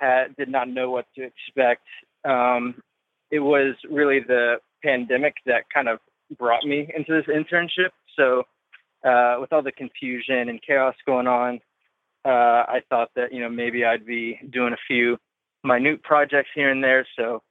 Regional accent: Sarasota, Florida, United States; I am from Sarasota, Florida.

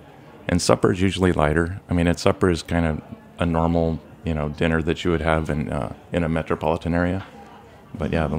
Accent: Nebraska, United States; I grew up in Nebraska also. So I did what most young boys and girls do in Nebraska is go to University of Nebraska.

